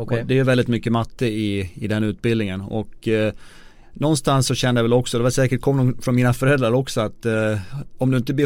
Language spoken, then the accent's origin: Swedish; Avesta, Dalarna County, Sweden; i och med att jag kommer från Avesta i Dalarna, så ligger Leksand närmast i hand.